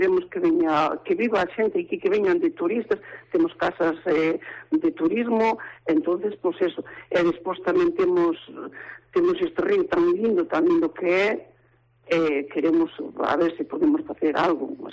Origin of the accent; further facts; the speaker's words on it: Arnuide, Galicia, Spain; O sea, pertenecemos al concello, pero somos de Arnuide.